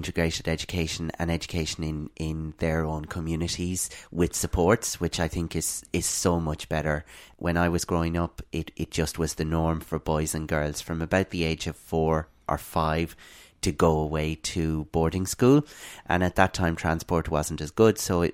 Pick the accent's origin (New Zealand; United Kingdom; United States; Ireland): Ireland; Connacht; community of South Roscommon, where I was originally from.